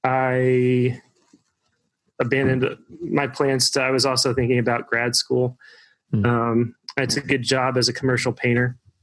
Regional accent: Evansville, Indiana, United States; So I grew up in Evansville, Indiana. Evansville is a city of about 200,000 to 300,000 people down on the Ohio River, right on the border of Indiana and Kentucky.

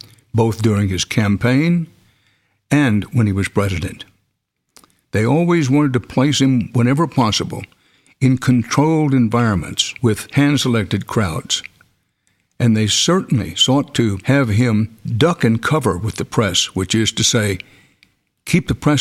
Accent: Houston, Texas, United States; By this time, in Houston, it was my hometown

